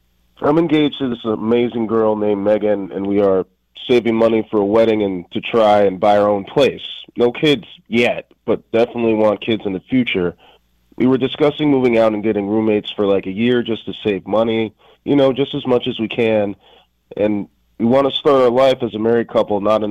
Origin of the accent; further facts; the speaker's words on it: Newport News, Virginia, United States; I'm from Newport News.